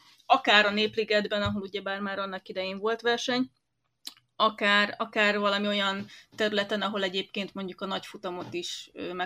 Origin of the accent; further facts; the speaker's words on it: Hungary; aztán kérdés, hogy ez mennyire szólt pusztán annak, hogy magyarok vagyunk, és pozitívat akart mondani